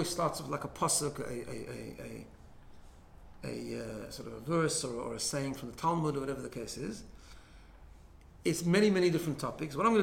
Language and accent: English; Johannesburg, Gauteng, South Africa; I know my accent doesn't give it away, but I grew up in South Africa. I was born and grew up in South Africa, in Johannesburg.